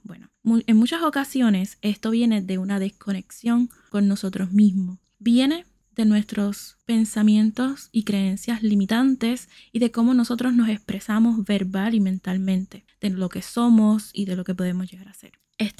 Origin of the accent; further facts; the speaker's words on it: Puerto Rico; puertorriqueña y tu sanadora holística favorita